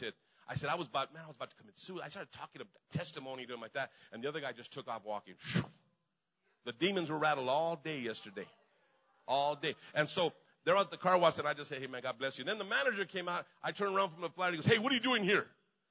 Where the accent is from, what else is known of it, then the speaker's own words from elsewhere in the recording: Albuquerque, New Mexico, United States; I'm from Albuquerque. What can I make a difference? What can good can come out of Albuquerque?